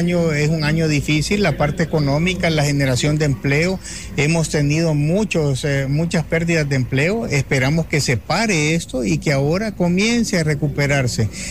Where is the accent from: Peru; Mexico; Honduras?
Honduras; como hondureños